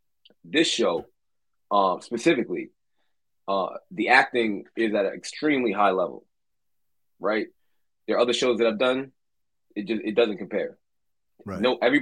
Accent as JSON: {"language": "English", "town": "Brooklyn", "region": "New York", "country": "United States", "moved": "as an adult", "said": "I'm from Brooklyn, New York. My parents are Trinidadian."}